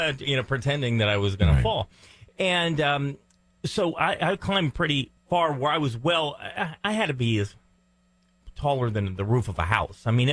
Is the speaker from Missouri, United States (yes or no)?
no; North Carolina, United States; You know, I think about being a kid growing up in North Carolina. It would be so hot, JD.